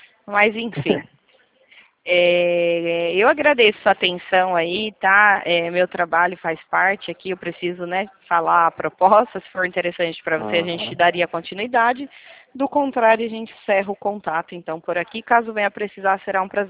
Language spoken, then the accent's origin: Portuguese; Itatiba, São Paulo, Brazil; Eu sou de Itatiba, São Paulo.